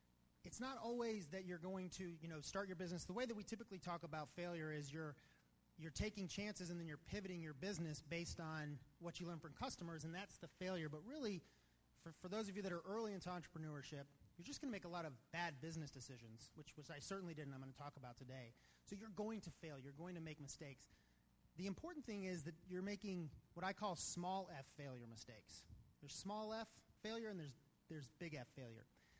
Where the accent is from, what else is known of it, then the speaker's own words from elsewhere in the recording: Atlanta, Georgia, United States; So I grew up here in Atlanta, or just to the west in Atlanta.